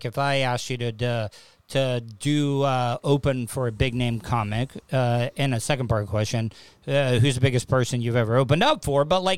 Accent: the South, United States; I mean, growing up in the South, everybody brought their own cups in to fill up their big gulps and stuff.

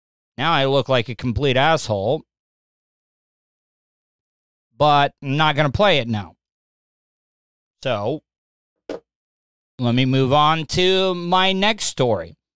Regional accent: Florida, United States; I grew up in Volusia County. A lot of people probably don't even know where Volusia County is, but it's the county that Daytona Beach is in.

